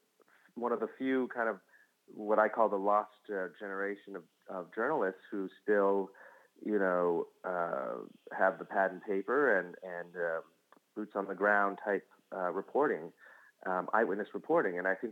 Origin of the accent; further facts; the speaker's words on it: Ontario, Canada; now in Montreal, Canada; I grew up in Ontario, moved to Montreal back in the mid-90s to study at Concordia University in film production, where I then continued to stay and live